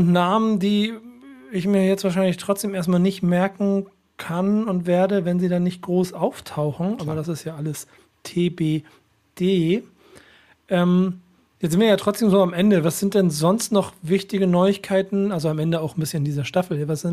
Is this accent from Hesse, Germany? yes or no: no; Munich, Bavaria, Germany; da komme ich ja her quasi.